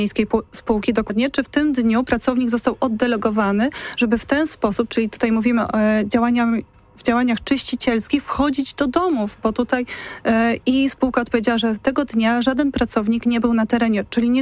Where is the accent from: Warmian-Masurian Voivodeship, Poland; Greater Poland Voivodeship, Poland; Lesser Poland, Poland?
Greater Poland Voivodeship, Poland; Poznań; Ja obawiam się, jak jest zarządzany ten moje miasto jako poznanianka